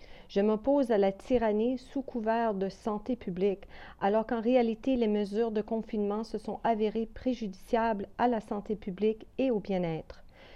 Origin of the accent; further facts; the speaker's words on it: Canada; Je suis une Canadienne qui voit le besoin urgent de lever les voiles de la tromperie